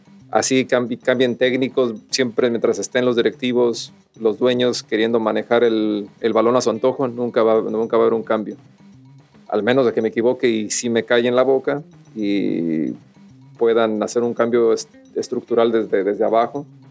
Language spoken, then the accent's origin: Spanish; Mexico; ¿qué nos queda más a nosotros como los como mexicanos? O que apoyamos a la selección mexicana